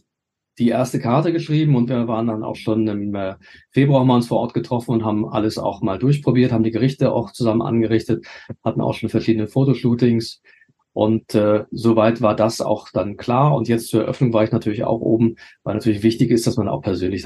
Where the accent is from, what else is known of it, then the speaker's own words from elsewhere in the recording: Hohwacht, Schleswig-Holstein, Germany; also born or lived in Kiel / Lütjenburg; Ich bin in Kiel geboren, bin an der Ostseeküste aufgewachsen, in Hohwacht und Lütjenburg.